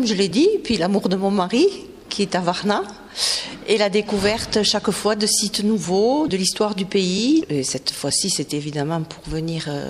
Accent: Occitanie, France; Je viens de la région de Toulouse, en France

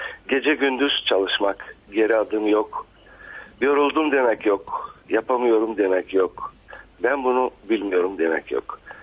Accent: Deliorman, Bulgaria; Bizi ne Türkler kabul ediyor ne Bulgarlar. Onun için tekrarlıyorum. Biz deli ormanlıyız. Biraz da delilik kanımızda.

